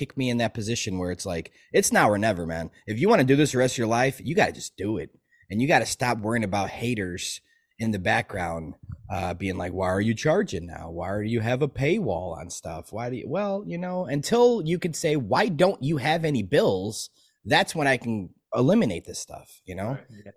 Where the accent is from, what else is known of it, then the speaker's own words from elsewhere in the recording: Chicago, Illinois, United States; So I'm born and raised in Chicago. So thoroughbred Chicago.